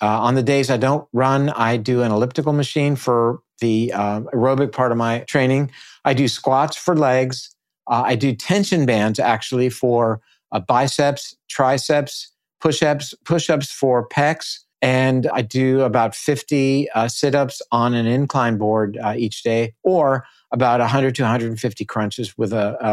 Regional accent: Naples, Florida, United States; here in my hometown, which is Naples.

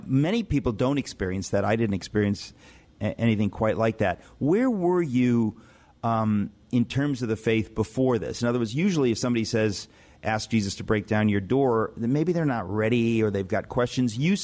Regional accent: Greece; English is a second language; But it's very funny. As growing up in the Greek world, I remember I took a literary internship.

